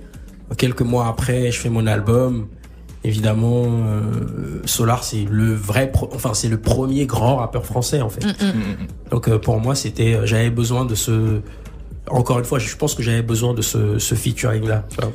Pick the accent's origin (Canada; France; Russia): France; Je viens de France, je suis nominé.